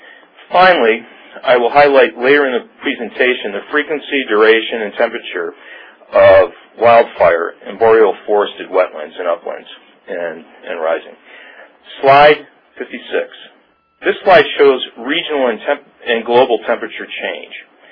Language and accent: English; Juneau, Alaska, United States; in my hometown, which is in southeast Alaska, not subarctic or arctic, but coastal, my hometown of Juneau has experienced a 3.8 degree change